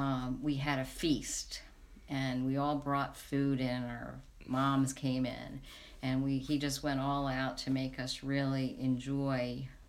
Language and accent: English; Princeton Junction, New Jersey, United States; I grew up in Princeton Junction, and I lived on the same street for about 20 years.